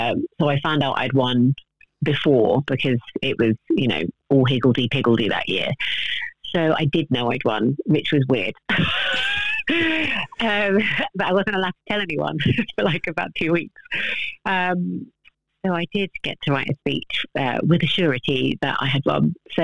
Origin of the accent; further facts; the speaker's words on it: Barnet, London, United Kingdom; No, I'm from Barnet, North London.